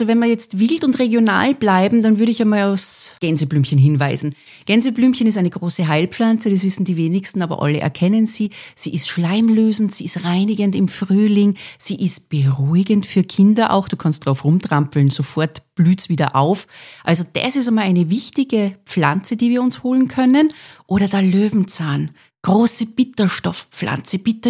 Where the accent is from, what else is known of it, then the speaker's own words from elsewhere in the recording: Salzburg, Austria; ich komme aus Salzburg